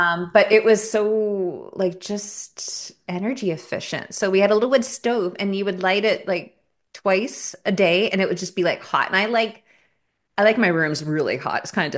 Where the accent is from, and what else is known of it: Calgary, Alberta, Canada; born or raised there; also born or lived in Montreal; now in British Columbia, Canada